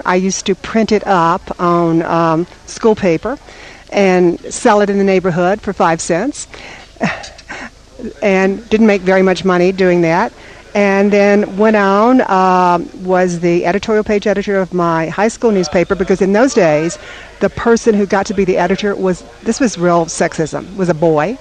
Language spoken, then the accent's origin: English; Alabama, United States; We were talking earlier about that I'm from Alabama, and I have a friend I visit frequently in Birmingham